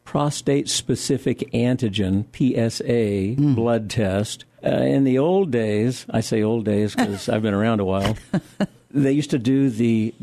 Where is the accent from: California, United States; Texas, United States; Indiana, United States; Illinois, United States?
Texas, United States; Houston; I grew up in Houston and then went to medical school at Oral Roberts University.